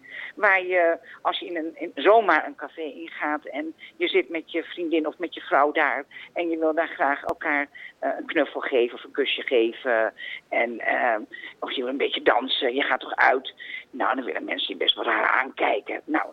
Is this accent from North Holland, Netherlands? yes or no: yes; Amsterdam, North Holland, Netherlands; Ik ben een Amsterdammer